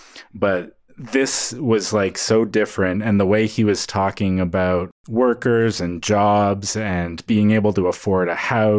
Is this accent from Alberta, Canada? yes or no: yes; Alberta, Canada; I'm from Alberta